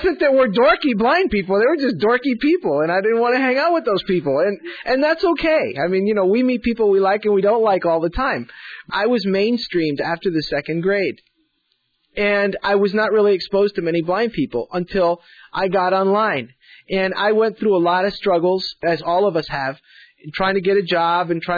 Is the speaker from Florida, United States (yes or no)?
yes; Miami, Florida, United States; I grew up in Miami. Miami has a population of blind people of about 20,000.